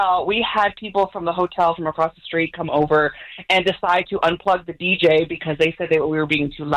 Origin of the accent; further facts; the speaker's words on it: United States; Me being an American family